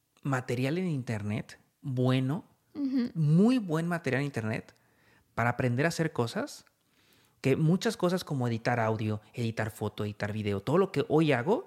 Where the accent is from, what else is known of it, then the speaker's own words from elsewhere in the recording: Mexico; moved away as an adult; now in Romania; llevamos aquí 3 años uh-huh. y pues estamos contentos. A ver, nos fuimos de México también